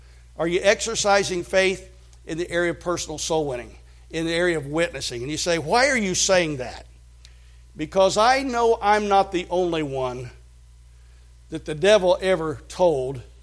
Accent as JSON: {"language": "English", "region": "Indiana", "country": "United States", "tie": "born or raised there", "said": "I grew up in Indiana and I loved basketball."}